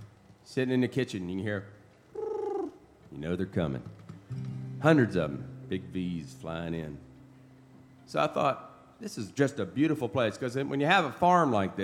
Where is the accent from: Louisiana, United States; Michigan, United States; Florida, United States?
Florida, United States; I'm a North Florida redneck, so you can take it with whatever. But I have watched birds my whole life. I grew up here in North Florida.